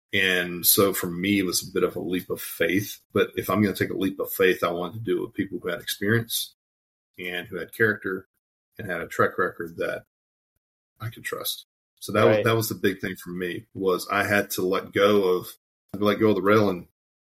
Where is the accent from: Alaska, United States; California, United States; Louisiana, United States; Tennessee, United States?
Louisiana, United States; I grew up in Louisiana. We just do, we do people well, you know, we know how to talk